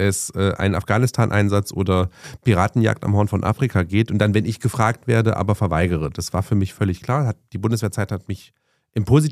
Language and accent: German; East Germany, Germany; Es war immer klar, wir sind die Zugezogenen. So. Es war immer klar, wir sind die Ostdeutschen.